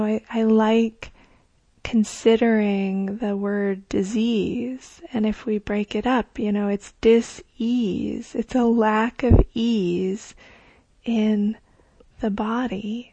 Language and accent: English; Midwest, United States; I grew up in the Midwest, so we had fireflies, which I loved